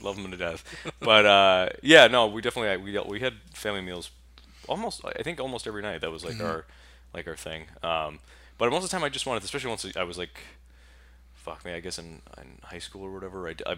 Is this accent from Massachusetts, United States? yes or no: yes; Bridgewater, Massachusetts, United States; Bridgewater, Massachusetts.